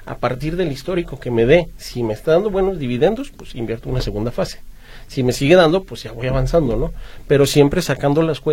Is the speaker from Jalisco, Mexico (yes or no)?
yes; Guadalajara, Jalisco, Mexico; como buenos tapatíos los de toda la vida. Voy a empezar a consumir lo que tengo aquí. Voy a apostar por los empresarias y los empresarios que tenemos aquí en Guadalajara.